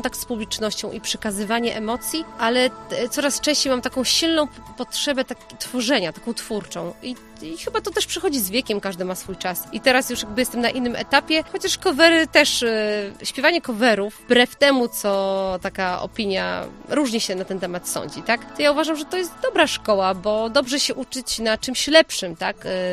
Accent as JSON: {"language": "Polish", "town": "Opole", "region": "Opole Voivodeship", "country": "Poland", "said": "po pierwsze jestem z Opola tutaj, więc to jakby miasto tym nie ma co mówić, miasto żyje festiwalem"}